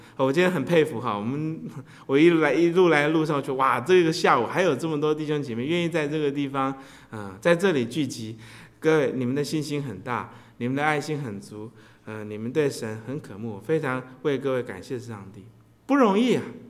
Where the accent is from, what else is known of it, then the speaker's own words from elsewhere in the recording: Taiwan; now in United States; 也讲到我们是从台湾来的